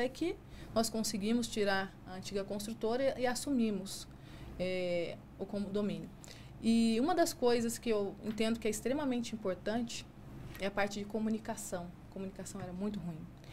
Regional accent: São José dos Campos, São Paulo, Brazil; Nasci em São José dos Campos.

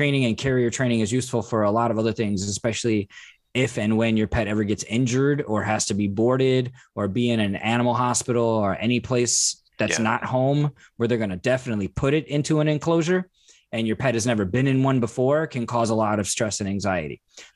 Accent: Indiana, United States; I'm from Indiana. It was stormy and rainy a lot.

